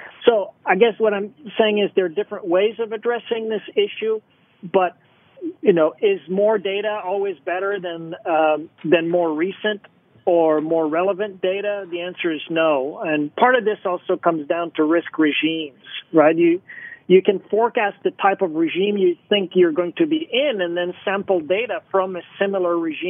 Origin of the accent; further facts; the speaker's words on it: Canada; first language French; English is a second language; Back before the year 2000, I didn't speak much English. I grew up French-Canadian, and I interviewed with Mark for a research internship.